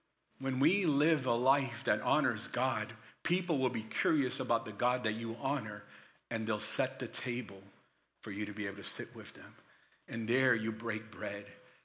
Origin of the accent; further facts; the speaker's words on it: Boston, Massachusetts, United States; Like I'm from Boston. I'm from the hood.